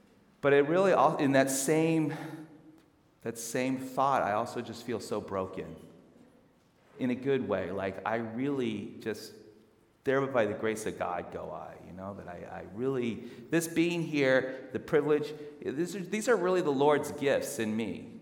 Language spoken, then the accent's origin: English; California, United States; I come from San Fernando Valley. I was born and raised here.